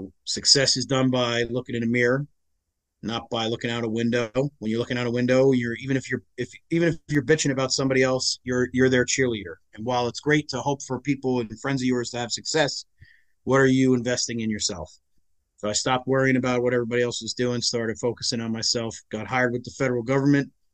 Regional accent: Woodbridge Township, New Jersey, United States; I grew up in New Jersey, So the name of the town that I grew up in is Island, which is a section of Woodbridge Township.

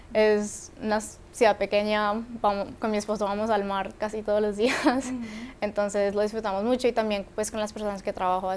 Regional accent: Cali, Valle del Cauca, Colombia; moved away as an adult; now in United States; Soy de Cali, Colombia. Vine acá a Estados Unidos cuando me gradué del colegio.

